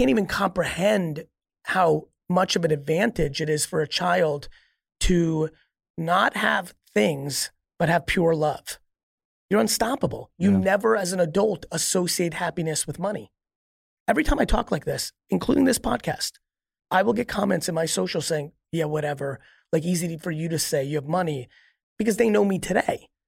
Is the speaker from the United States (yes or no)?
yes; Edison, New Jersey, United States; also born or lived in Queens, United States; Plus where, you know, we moved from Queens to New Jersey. I grew up in a 1980s Edison, New Jersey childhood, which meant my mom had no idea what I was doing.